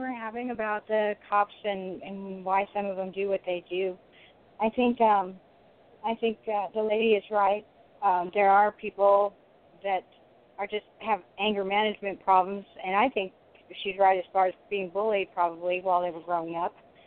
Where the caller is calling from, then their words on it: California, United States; Hello. I'm calling from Southern California.